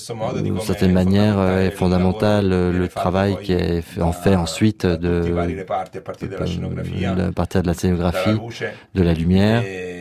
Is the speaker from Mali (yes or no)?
no; Italy; surtout parce que je suis italien en fait, je vis en Italie